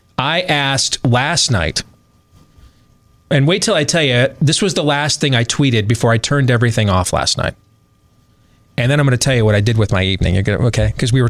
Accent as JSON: {"language": "English", "region": "Iowa", "country": "United States", "said": "Yeah, I'm from Iowa."}